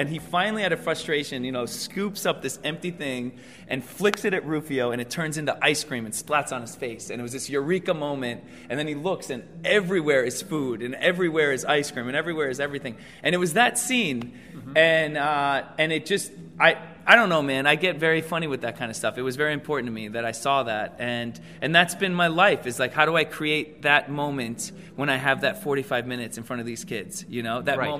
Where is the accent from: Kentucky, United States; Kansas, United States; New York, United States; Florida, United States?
New York, United States; next thing you know, I'm in Big Rapids, Michigan. I'm from New York. I'd never been to Michigan, you know.